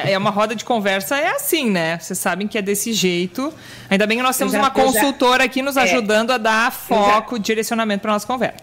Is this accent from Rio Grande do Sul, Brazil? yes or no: yes; Santo Ângelo, Rio Grande do Sul, Brazil; accent: Santo Ângelo; é mais ou menos o meu sotaque de Santo Ângelo também